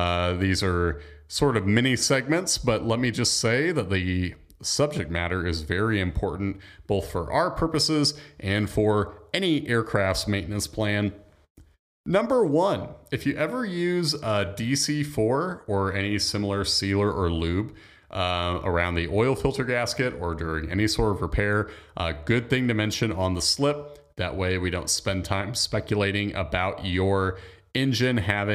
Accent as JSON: {"language": "English", "town": "Fort Wayne", "region": "Indiana", "country": "United States", "tie": "born or raised there", "said": "Fort Wayne, also home of the greatest oil analysis laboratory in the world. It is my hometown."}